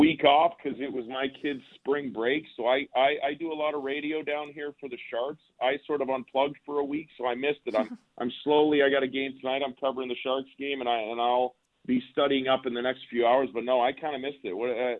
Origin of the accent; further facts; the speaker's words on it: Vancouver, British Columbia, Canada; I'm from Vancouver